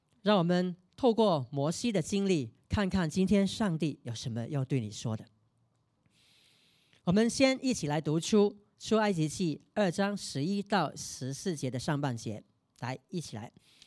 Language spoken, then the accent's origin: Chinese; Chaozhou, Guangdong, China; 我说我也是啊，而且我会讲潮州话的。